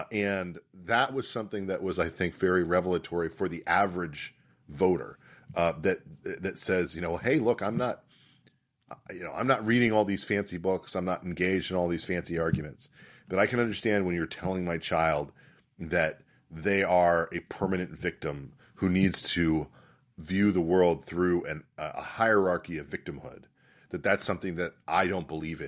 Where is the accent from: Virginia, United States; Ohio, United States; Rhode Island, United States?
Virginia, United States; the 2021 gubernatorial race here in my home state of Virginia